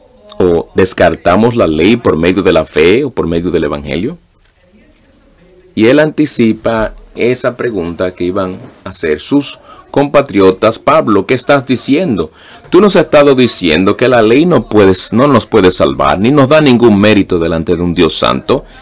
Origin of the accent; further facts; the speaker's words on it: Canada; also born or lived in British Columbia; Yo soy canadiense. Yo viví en British Columbia del Norte. Mi padre trabajaba en minas y vivíamos en las partes del norte de Canadá por 3 años, en los 1960, y no teníamos televisión.